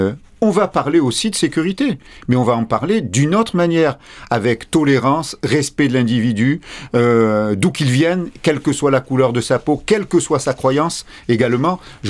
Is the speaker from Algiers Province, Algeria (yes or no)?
yes; Algiers, Algiers Province, Algeria; born there; je suis né à Alger, j'ai vécu.